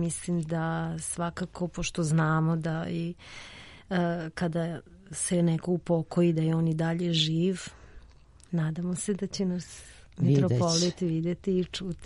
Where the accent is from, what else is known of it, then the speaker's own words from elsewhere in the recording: Čurug, Vojvodina, Serbia; oni su i navikli, kod nas u Čurugu ima dosta sveštenika